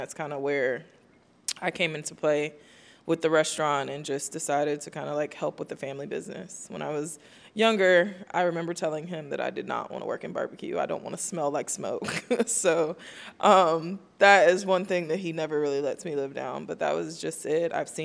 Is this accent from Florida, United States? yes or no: yes; Florida, United States; I'm from the Sunshine State, so I wasn't excited about the cold. I wasn't excited about the mountains.